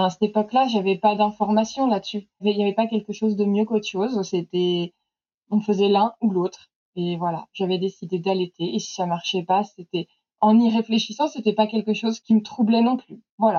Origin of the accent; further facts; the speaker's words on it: Brittany, France; now in Rambouillet, France; j'ai 37 ans, je suis illustratrice depuis 10 ans. À la base, je viens de la Bretagne, d'où un peu mon pseudo, mais maintenant, Maintenant, je suis à la lisière de la forêt de Rambouillet.